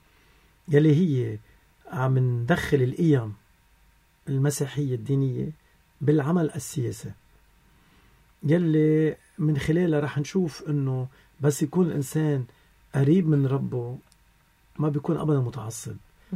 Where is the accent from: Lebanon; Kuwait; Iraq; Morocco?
Lebanon; انا كمسيحي عم بنجح برا لاني انا لبناني